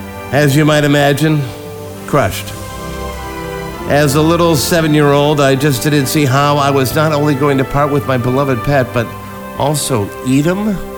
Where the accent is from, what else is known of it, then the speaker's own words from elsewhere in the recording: Cleveland, Ohio, United States; Of course, I grew up in Cleveland, Ohio.